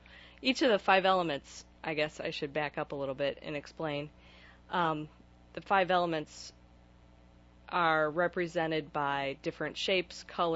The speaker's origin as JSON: {"language": "English", "region": "Michigan", "country": "United States", "tie": "born or raised there", "also_born_or_lived": "Washington", "said": "I moved from Washington back to here in 2001. I grew up in the Michigan"}